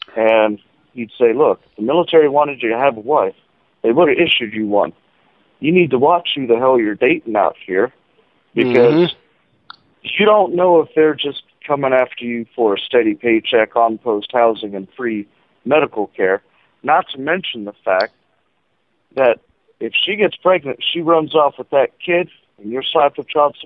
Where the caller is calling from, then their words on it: Texas, United States; Actually, I'm calling in from Texas, man.